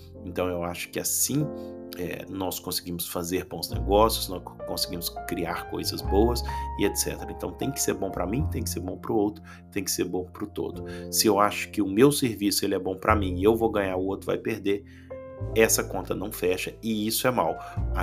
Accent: Brazil; moved away as an adult; now in Portugal; Eu sou brasileiro, mas vivo em Portugal há muitos anos.

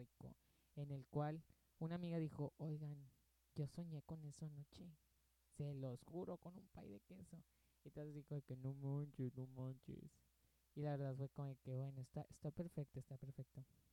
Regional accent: Nuevo León, Mexico; born there; Yo soy de México, saludos para aquellas personas que me escuchan de otros países. Yo soy mexicano, ¿verdad? Nacido en Nuevo León.

